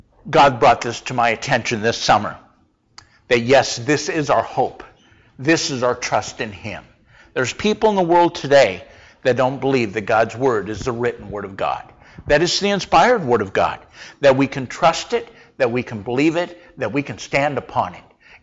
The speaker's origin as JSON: {"language": "English", "town": "Rapid City", "region": "South Dakota", "country": "United States", "tie": "born or raised there", "said": "You know, when I was growing up in Rapid City, South Dakota, I graduated from high school in 1982."}